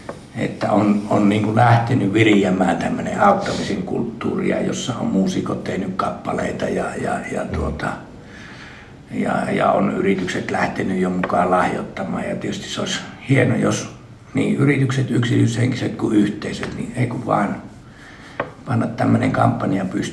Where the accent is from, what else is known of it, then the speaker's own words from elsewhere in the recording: Kiuruvesi, North Savo, Finland; Ja olen itse Kiuruvedeltä kotoisin, joka on tuollainen pikkuinen yläsavolainen kylä